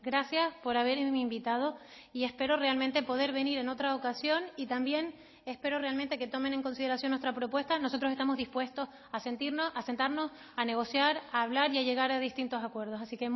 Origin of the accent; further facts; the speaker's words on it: La Palma, Canary Islands, Spain; Y yo, que soy de La Palma